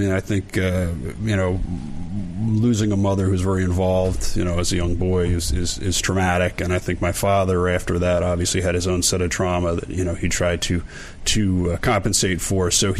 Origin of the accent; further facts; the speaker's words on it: Philadelphia, Pennsylvania, United States; Born and raised in Philly. Lived on Rittenhouse Square until I was 6 or 7 years old, and then moved into the suburbs, various locations, Jeffersonville and Villanova.